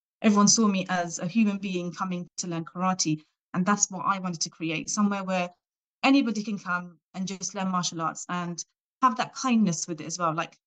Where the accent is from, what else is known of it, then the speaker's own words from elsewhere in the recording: South West England, United Kingdom; now in Luton, United Kingdom; So I'm from Dorset. So when I go to Dorset sometimes to visit my family, I hold self-defense classes there as well.